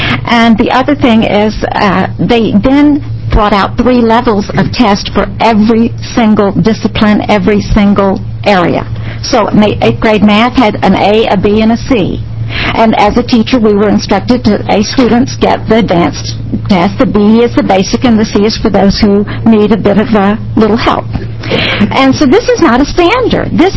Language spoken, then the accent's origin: English; Bend, Oregon, United States; I'm from Bend, Oregon. I have taught in six states over the past 30 years intermittently